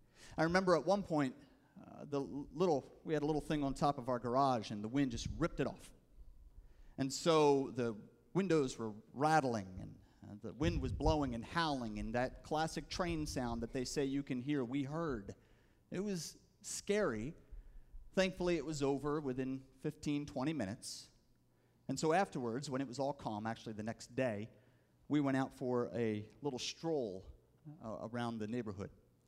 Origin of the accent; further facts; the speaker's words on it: West Chester, Pennsylvania, United States; there was a storm that came rolling through my hometown of Westchester, Pennsylvania. It's southeastern Pennsylvania, just outside of Philadelphia